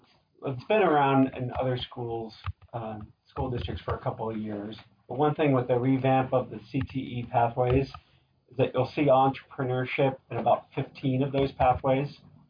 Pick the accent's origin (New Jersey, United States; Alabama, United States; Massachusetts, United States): New Jersey, United States; I'm from New Jersey.